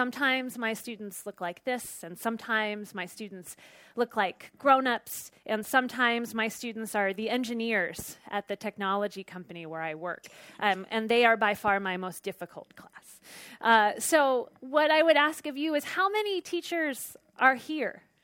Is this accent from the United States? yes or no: yes; San Francisco, California, United States; I come from California in San Francisco, and I haven't seen rain in 10 months.